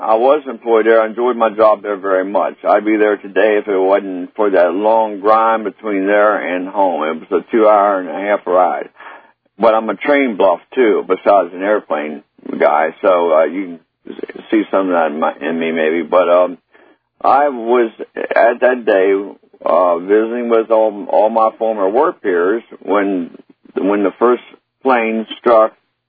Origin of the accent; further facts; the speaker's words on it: Washington, District of Columbia, United States; and I live in western Maryland up in the mountain part. And I'm not real familiar. I'm from Washington, D.C., as Alex had read.